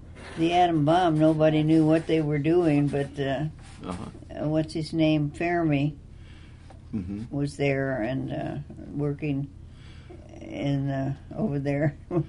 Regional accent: Denver, Colorado, United States; I grew up in Denver, and my father was a newspaper man for many years in Texas, and then he had his own advertising agency in Denver.

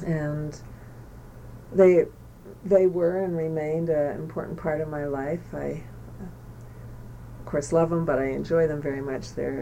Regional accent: State College, Pennsylvania, United States; also born or lived in Bellefonte; I was born in Bellefonte, Pennsylvania in 1955. Grew up in State College, Pennsylvania.

